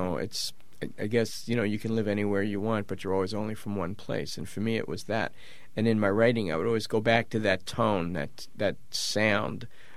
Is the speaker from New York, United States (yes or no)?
yes; New York City, New York, United States; I grew up in the Bronx in a working-class housing project, and basically everybody spoke like everybody else. We didn't know we were from the Bronx.